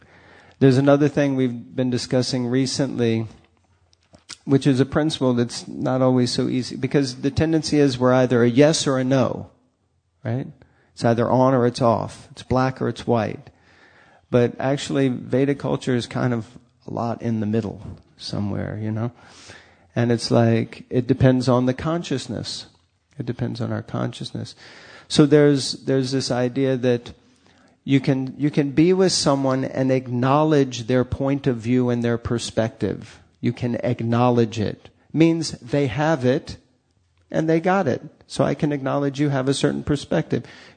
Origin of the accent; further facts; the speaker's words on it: United States; I'm not very good at it because I'm from America.